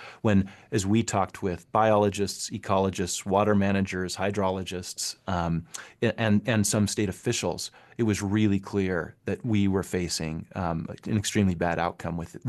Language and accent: English; Orem, Utah, United States; I'm a lifelong Utahan. I grew up in Orem.